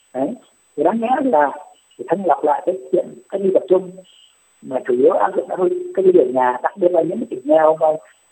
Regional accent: Quang Ngai, Vietnam; Quảng Ngãi là quê của tôi đấy.

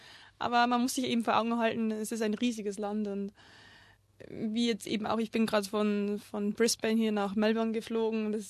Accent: Bavaria, Germany; ich komme auch aus Bayern

